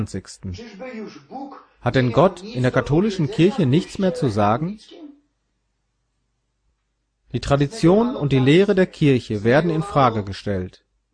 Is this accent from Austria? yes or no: no; Poland; German is a second language; Wundert euch daher nicht, dass ich mich als Pole davon sehr betroffen fühle.